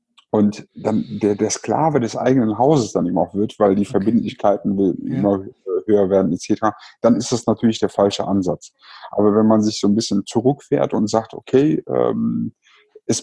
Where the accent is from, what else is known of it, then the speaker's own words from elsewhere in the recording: Cologne, North Rhine-Westphalia, Germany; Und ich hätte mir ehrlich gesagt auch als Kölner sehr gut vorstellen können, nach Düsseldorf zu ziehen.